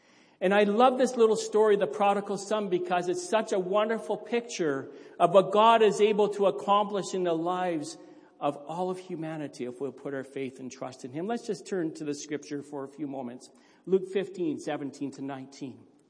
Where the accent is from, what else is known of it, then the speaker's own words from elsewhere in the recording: Thunder Bay, Ontario, Canada; And he moved out west, and I grew up in Thunder Bay.